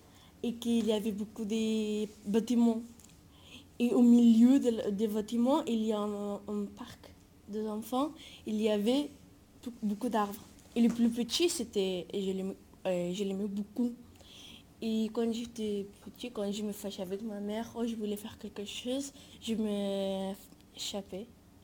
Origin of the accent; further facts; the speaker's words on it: Spain; quand j'étais petit, en Espagne, quand j'étais petit, on avait un arbre. Tais-toi. On avait un arbre. J'habitais dans des quartiers, comme un quartier, par mini-quartier. Et qu'il y avait beaucoup de bâtiments.